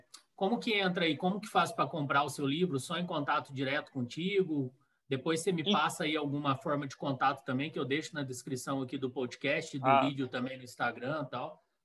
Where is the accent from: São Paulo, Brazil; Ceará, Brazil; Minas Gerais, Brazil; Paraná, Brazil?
Minas Gerais, Brazil; Varginha; nós que somos aqui de Minas, o Binho fala de Caxambu, né, eu falo aqui de Varginha